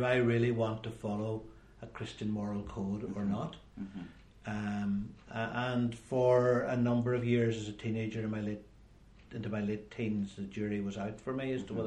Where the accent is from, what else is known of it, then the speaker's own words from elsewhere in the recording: County Donegal, Ireland; Well, I grew up in Donegal. Grew up on a farm in South Donegal, in a very sort of loving, caring, supportive family environment. I'm the eldest of four children.